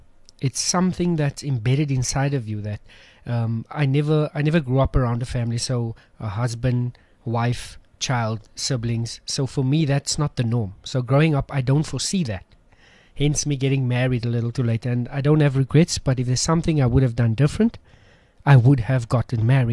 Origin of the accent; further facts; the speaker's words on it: Westbury, Gauteng, South Africa; I come from the Kasi. I come from Nuclear Westbury. Where you grow up, there's certain cultural habits and things that you follow.